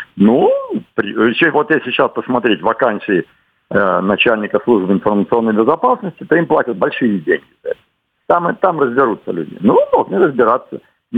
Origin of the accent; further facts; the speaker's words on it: Kostroma, Kostroma Oblast, Russia; я вот из Верхней Волги, Кострома. Чай корова-то пила, брюхо-то холодное. Вот так у нас говорят